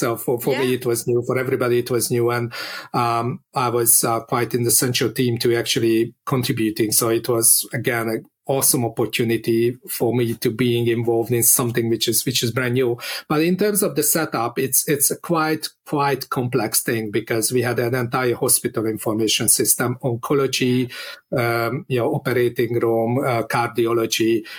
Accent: Budapest, Hungary; English is a second language; now in United Kingdom; Then in Budapest, where I'm originally from, was born, and probably you can tell from my accent. And then came to the UK. So 10 years now in the UK

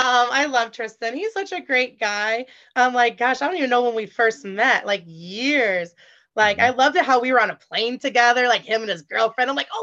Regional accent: Battle Creek, Michigan, United States; now in Omaha, United States; I live in Omaha, Nebraska.

